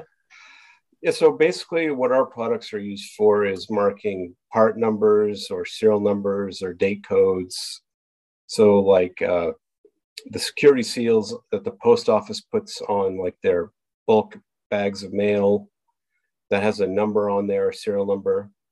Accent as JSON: {"language": "English", "region": "Maine", "country": "United States", "tie": "born or raised there", "said": "Well, I never lived on Staten Island. I grew up in Maine, but I would visit Staten Island to visit my grandmother on occasion."}